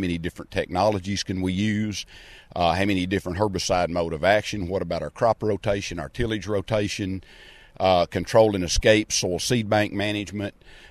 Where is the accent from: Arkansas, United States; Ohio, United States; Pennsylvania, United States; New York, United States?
Arkansas, United States; I am from Arkansas.